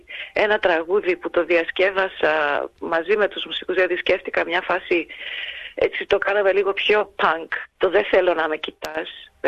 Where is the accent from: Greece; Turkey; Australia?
Australia; Είμαστε μόνες μας στην πιάτσα και είμαστε και από την Αυστραλία.